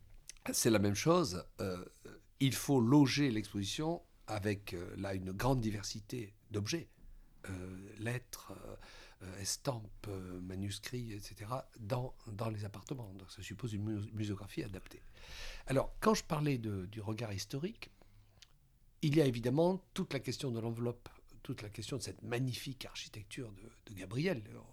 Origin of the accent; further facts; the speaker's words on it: Arles, Provence-Alpes-Côte d'Azur, France; also born or lived in Avignon; Je suis né à Avignon et j'ai passé toute mon enfance et mon adolescence à Arles.